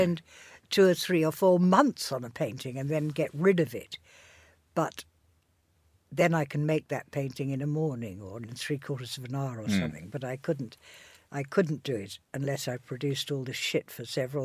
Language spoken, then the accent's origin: English; Hadleigh, East of England, United Kingdom; the Artist's House on the edge of Hadley, where I grew up in Suffolk